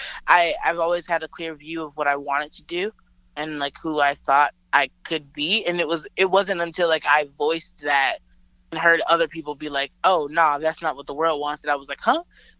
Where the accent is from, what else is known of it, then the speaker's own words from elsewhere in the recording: Montgomery, Alabama, United States; from my hometown is Montgomery, there's like 3 cases for the, like, the past 3 weeks.